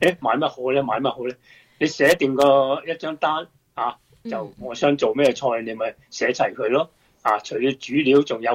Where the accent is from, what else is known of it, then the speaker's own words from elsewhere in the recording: China; 我哋作为一个中国人咧